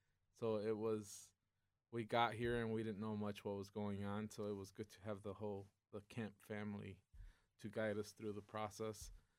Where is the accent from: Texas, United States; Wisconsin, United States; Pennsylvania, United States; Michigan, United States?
Texas, United States; Rio Hondo; I'm originally from Rio Hondo, Texas.